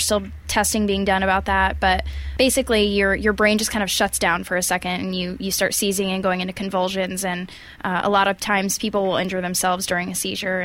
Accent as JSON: {"language": "English", "town": "Greenfield", "region": "Indiana", "country": "United States", "lives_now": "Bloomington, United States", "said": "I am in Bloomington. right now. I'm a student at Indiana University. I'm a senior this year, but I am from Greenfield, Indiana."}